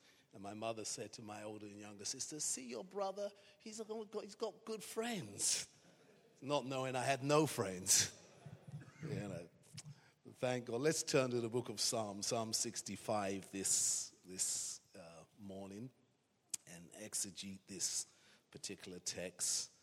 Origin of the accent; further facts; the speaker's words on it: Battersea, London, United Kingdom; And I was raised in Southwest 11, Battersea.